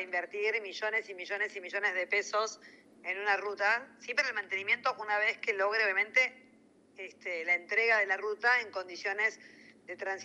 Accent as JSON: {"language": "Spanish", "town": "La Plata", "region": "Buenos Aires Province", "country": "Argentina", "said": "vengo de una ciudad de La Plata, capital de la provincia"}